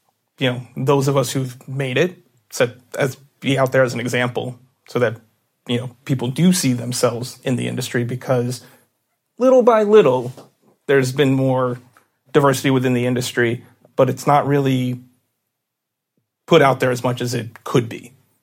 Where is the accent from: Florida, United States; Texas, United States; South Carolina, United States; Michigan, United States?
Florida, United States; In South Florida.